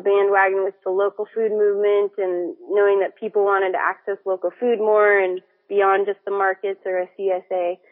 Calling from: Reno, Nevada, United States; So I'm calling from Reno, Nevada.

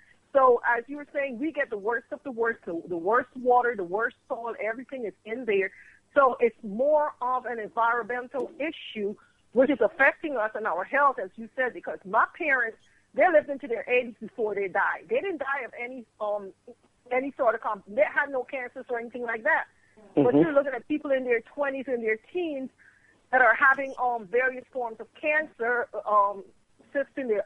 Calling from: Dallas, Texas, United States; calling in from Dallas.

